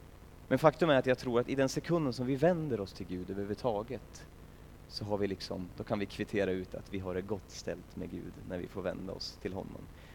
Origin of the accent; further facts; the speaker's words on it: Sundsvall, Västernorrland County, Sweden; Sen är jag på ett läger i Sundsvall där jag kommer ifrån.